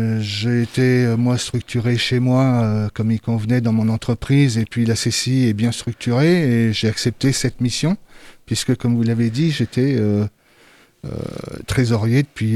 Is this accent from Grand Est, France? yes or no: no; Le Mans, Pays de la Loire, France; je suis né au Mans, j'ai grandi au Mans, j'ai été éduqué au Mans, j'ai appris, j'ai repris l'entreprise de mes parents au Mans.